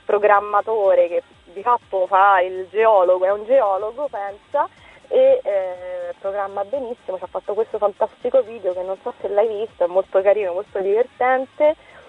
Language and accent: Italian; Rome, Lazio, Italy; Noi siamo di Roma, quindi mi trovo a Roma.